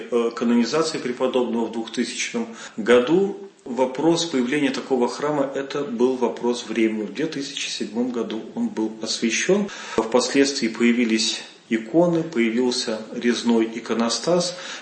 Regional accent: Latvia; я сам родом из Латвии

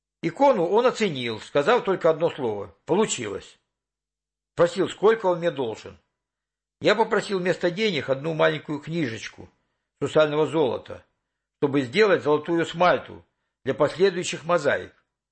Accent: Dmitrovka, Donetsk Oblast, Ukraine; Родился я на Донбассе, в 20 километрах от Донецка. Детство прошло в деревне Дмитровка.

